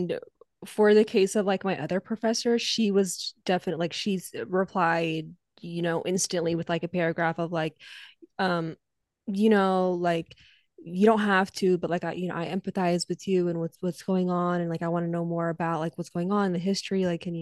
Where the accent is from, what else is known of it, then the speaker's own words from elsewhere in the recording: United States; I am Palestinian American.